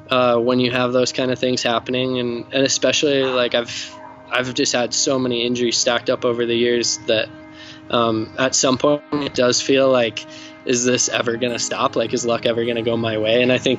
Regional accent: Silverthorne, Colorado, United States; now in Salt Lake City, United States; I grew up in Colorado. I grew up in Silverthorne, so right next to a bunch of ski areas, A-Basin, Copper, Keystone, Breckenridge.

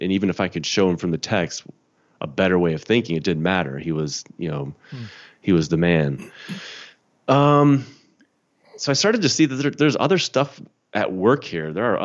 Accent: Chicago, Illinois, United States; I'm from Chicago, grew up in the Chicago suburbs.

